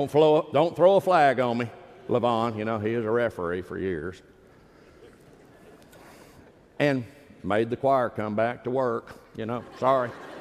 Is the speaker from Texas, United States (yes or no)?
yes; Austin, Texas, United States; I was raised a Yankee. I was raised in Austin, Texas, and we had one channel, KTBC, and we got the Yankees. So I grew up a Yankee fan.